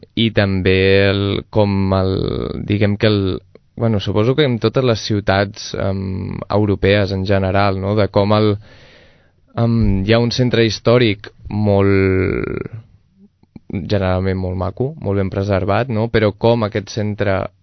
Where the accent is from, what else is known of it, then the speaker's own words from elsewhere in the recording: Sant Fost de Campsentelles, Catalonia, Spain; jo sóc de Sant Fost de Campsentelles, Vallès Oriental